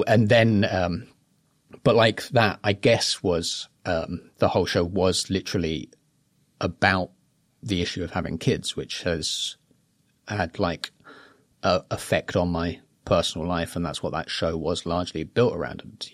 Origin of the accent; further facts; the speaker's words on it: Iceland; was about going back to my hometown in Iceland